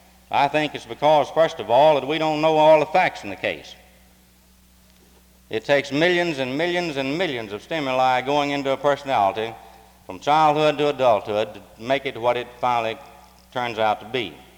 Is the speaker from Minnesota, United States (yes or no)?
no; North Carolina, United States; When I grew up here in Person County on a farm